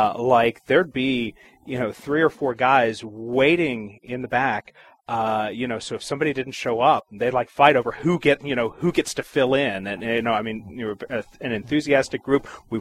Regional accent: Oak Hill, West Virginia, United States; So, I'm from Oak Hill. It's a great place to be from, you know, Southern West Virginia. It's beautiful. It's a good place to call home.

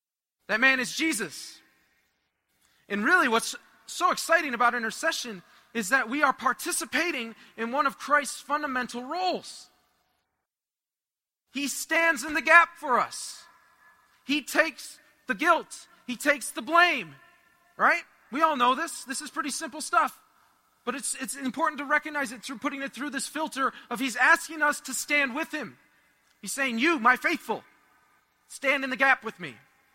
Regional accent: Michigan, United States; I don't know why I said y'all. I'm from Michigan.

